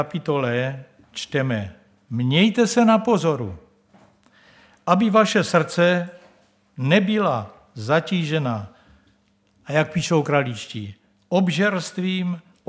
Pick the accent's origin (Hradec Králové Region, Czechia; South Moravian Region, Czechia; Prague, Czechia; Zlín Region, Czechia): South Moravian Region, Czechia; Brno; já jsem ze Židenice